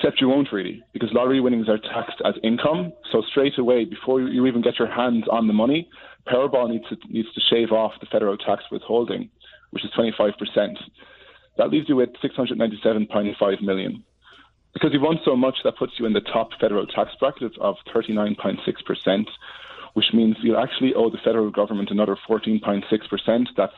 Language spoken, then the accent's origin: English; Munster, Ireland; now in United States; I'm from Tipperary.